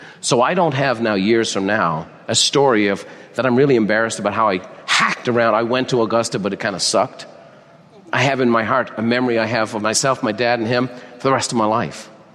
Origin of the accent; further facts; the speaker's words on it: Ireland; Now I'm Irish.